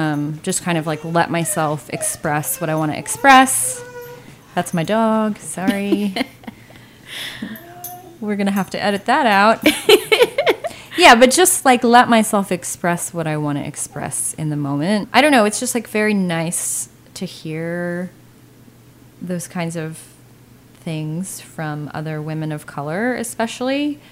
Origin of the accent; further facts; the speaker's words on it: Cypress, Texas, United States; Yeah, I grew up in Cypress.